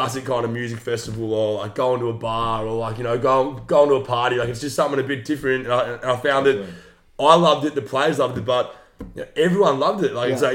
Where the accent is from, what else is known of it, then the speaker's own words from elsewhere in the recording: Hawthorne, Victoria, Australia; So look, pretty much I grew up in Hawthorne, but as soon as I finished school, moved to Carlton.